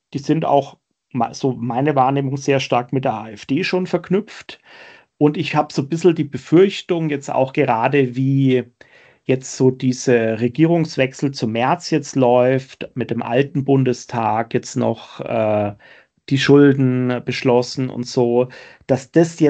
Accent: Schweinfurt, Bavaria, Germany; Es gibt in meiner Heimatstadt Schweinfurt gibt's einen Winzer.

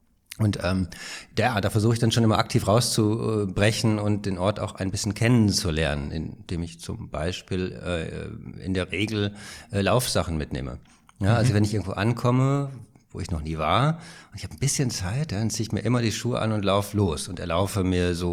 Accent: Rheine, North Rhine-Westphalia, Germany; born there; now in Berlin, Germany; Ich wohne in Berlin. Ich lebe in Berlin. Geboren bin ich in Rheine. Das ist eine kleine Stadt im Münsterland.

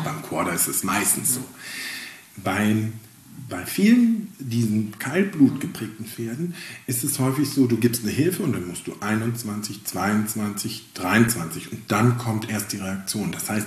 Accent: Mecklenburg-Vorpommern, Germany; Wir sind Mecklenburger, wir reden nicht so viel.

